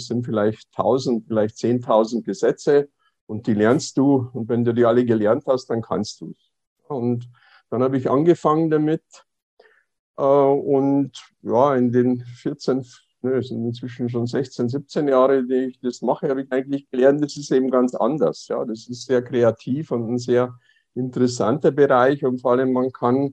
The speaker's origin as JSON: {"language": "German", "town": "Passau", "region": "Bavaria", "country": "Germany", "tie": "born or raised there", "moved": "as an adult", "lives_now": "Berlin, Germany", "said": "Ich hatte im letzten Jahrhundert noch eine journalistische Ausbildung hinter mich gebracht in Passau, meiner Heimatstadt, und bin dann, nachdem ich als Journalist ausgebildet war, nach Berlin gegangen"}